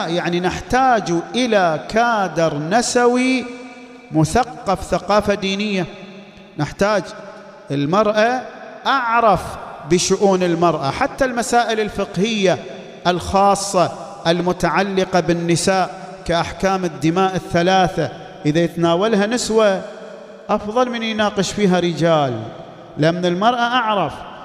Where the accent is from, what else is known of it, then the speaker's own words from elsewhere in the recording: Al-Ahsa, Eastern Province, Saudi Arabia; تعلمون عندنا في الأحساء نساء وصلنا إلى درجات عالية في طلب العلم